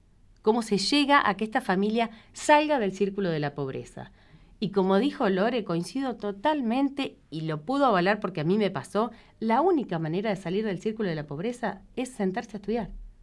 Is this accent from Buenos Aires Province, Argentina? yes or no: yes; Ezeiza, Buenos Aires Province, Argentina; Yo hacía años que vivía en Buenos Aires, toda mi adolescencia la viví en Ezeiza y después cuando me recibí en La Plata